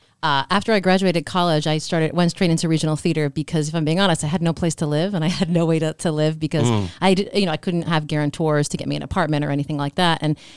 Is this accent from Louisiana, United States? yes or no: no; Miami, Florida, United States; now in Brooklyn, United States; Yes, I am born and raised in Miami.